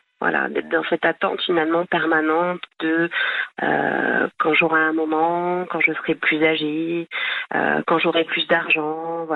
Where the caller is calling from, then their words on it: Wrocław, Lower Silesian Voivodeship, Poland; Je suis loin de la France actuellement.